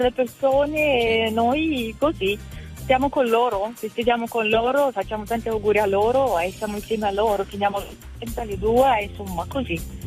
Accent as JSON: {"language": "Italian", "country": "Moldova", "lives_now": "Mantua, Italy", "said": "Io di origine sono moldava."}